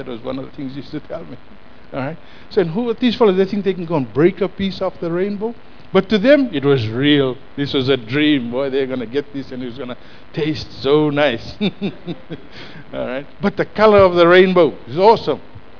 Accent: Fiji; I'm from Fiji. You know, we've had a series of coups, and all that is about ethnic division.

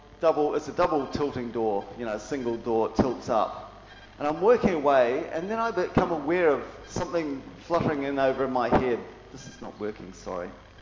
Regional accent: Australia; I am Australian after all.

